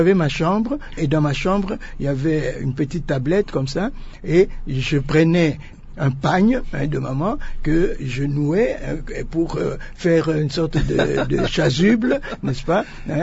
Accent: Bandal, Kinshasa, DR Congo; À l'époque, nous avons grandi en partie à Bandal, Bisengo, dans notre maison familiale, n'est-ce pas?

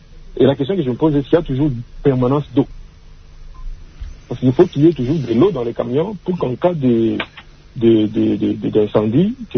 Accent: DR Congo; je suis congolais

